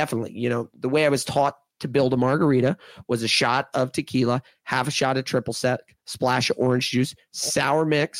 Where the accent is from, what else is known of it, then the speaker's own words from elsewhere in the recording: Maryland, United States; I grew up bartending here in Maryland.